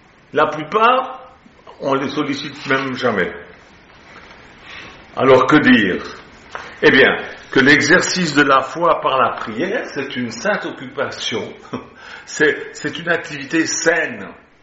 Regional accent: Switzerland; Chez nous, en Suisse

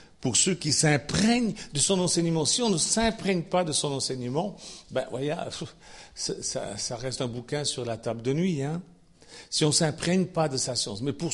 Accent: Switzerland; puisque je suis Suisse.

